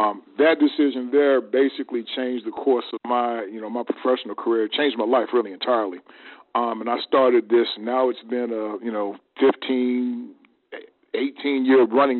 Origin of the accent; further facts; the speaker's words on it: Arkansas, United States; I'm originally from Arkansas, actually one of the most underserved communities in America. My hometown got rated the worst metropolitan area to live in for 2 years in a row.